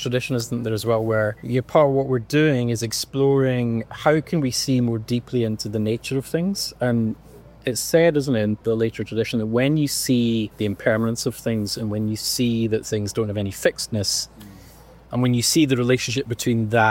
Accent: Scotland, United Kingdom; now in United States

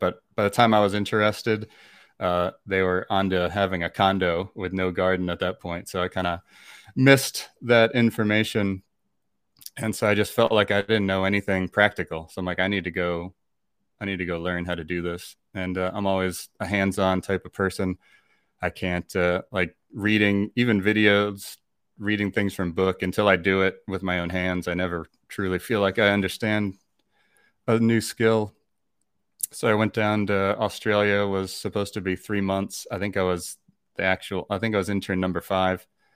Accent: Northeast, United States; So I grew up in the Northeast on the coast, which I think has had a influence on my outlook and whatnot.

